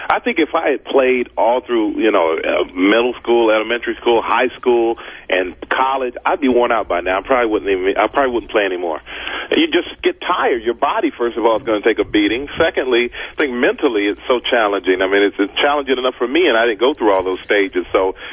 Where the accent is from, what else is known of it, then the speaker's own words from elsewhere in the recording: Germany; also born or lived in Houston, United States; I was born in Houston, but I was raised in Germany, yeah.